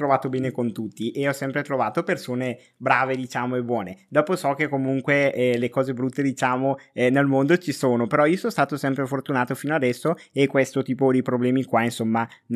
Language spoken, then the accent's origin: Italian; Esine, Lombardy, Italy; ho 24 anni, sono un normalissimo ragazzo della provincia di Brescia, insomma sono conosciuto come un ragazzo di Brescia